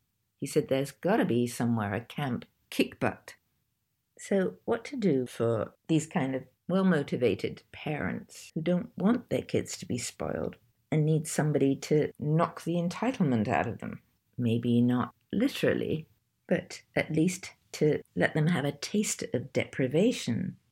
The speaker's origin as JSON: {"language": "English", "region": "England", "country": "United Kingdom", "lives_now": "United States", "said": "I'm English, so we have much stricter ideas about child upbringings than you have in America."}